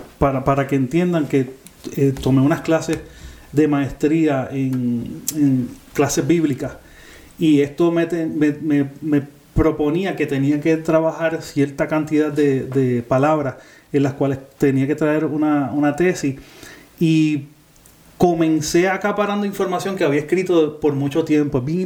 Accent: Puerto Rico; moved away as an adult; Siempre yo nací, crecí, me crié, me casé en Puerto Rico. Toda todo lo que soy lo traigo desde mi enseñanza en Puerto Rico.

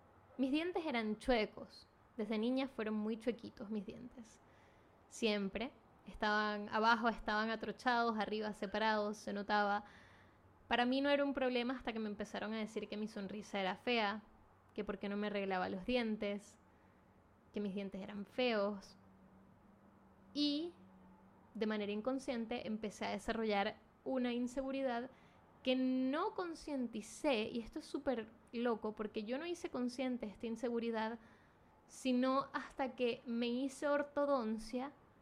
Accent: Venezuela; Venezuela, el país en el que yo crecí y nací, de donde soy, es un país muy complicado socialmente.

